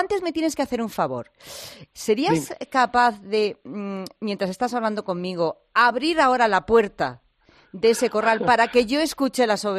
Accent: Castile and León, Spain; Yo soy de un pueblo de Zamora.

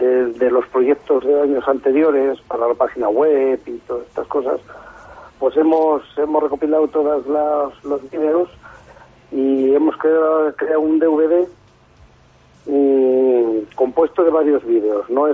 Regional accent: Castile and León, Spain; somos castellanos

